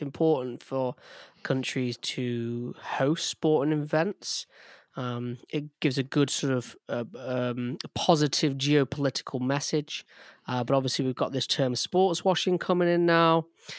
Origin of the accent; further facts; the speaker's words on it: United Kingdom; especially as a Brit. I mean, our history is horrendous, truly horrific, okay?